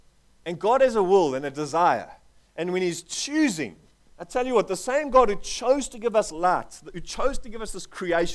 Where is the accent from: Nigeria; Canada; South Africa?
South Africa; born there; But I was born in South Africa.